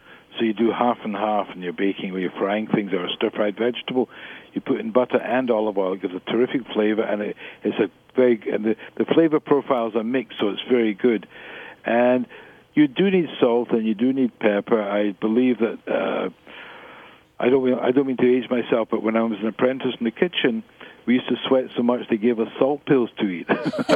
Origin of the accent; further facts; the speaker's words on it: United Kingdom; now in Canada; But when we come from Britain, and in the UK, you were never more than 70 miles away from the sea, no matter where you lived there.